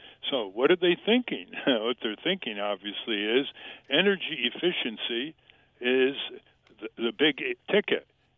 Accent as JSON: {"language": "English", "region": "Connecticut", "country": "United States", "tie": "born or raised there", "said": "When I was growing up in Connecticut, you know what climate change was."}